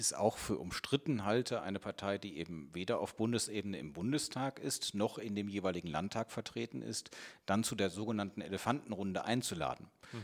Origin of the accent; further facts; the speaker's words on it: Cologne, North Rhine-Westphalia, Germany; ich komme aus Köln, da ist die DITIB-Zentralmoschee gebaut worden.